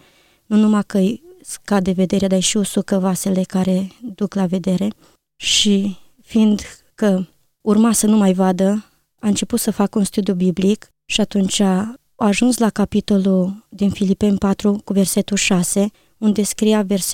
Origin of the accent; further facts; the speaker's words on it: Timișoara, Timiș County, Romania; born there; M-am născut în Timișoara, într-o familie credincioasă.